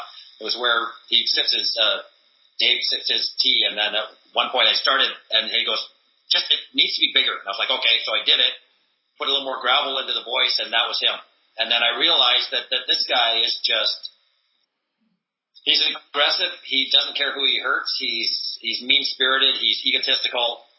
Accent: Canada; Canadian. I just want to make sure that everybody knows that.

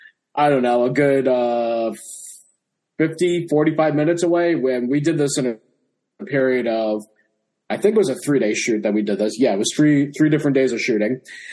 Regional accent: New England, United States; We're actually traveling between different parts of Massachusetts. I'm from New England.

